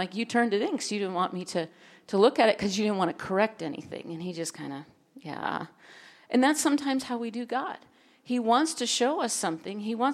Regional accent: Minnesota, United States; I was born and raised in Minnesota. I got saved when I was 7 years old

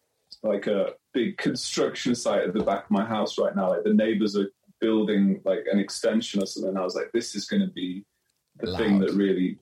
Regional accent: Stafford, West Midlands, United Kingdom; Yeah, I'm from Stafford originally.

